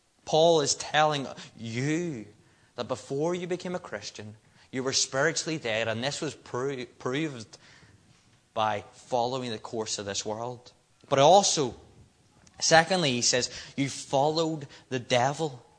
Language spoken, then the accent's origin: English; Northern Ireland, United Kingdom; being Northern Irish